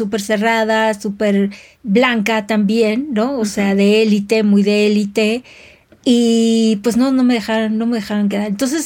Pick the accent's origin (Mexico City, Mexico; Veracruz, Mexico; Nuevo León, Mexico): Mexico City, Mexico; Me gusta mucho mi ciudad, disfruto mucho, mucho la Ciudad de México. Soy chilanga al 100 y cuando estoy en otras ciudades también digo, wow, extraño mi ciudad.